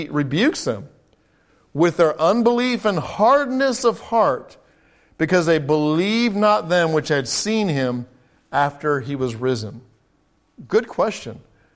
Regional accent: England, United Kingdom; if I can use some English vernacular. Since I grew up in England, might as well use some of it.

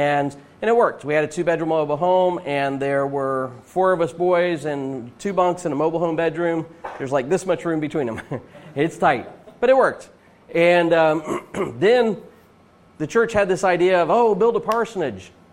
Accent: Pompano Beach, Florida, United States; When I grew up in Pompano Beach, and when I say Pompano Beach, we didn't live on the beach, okay?

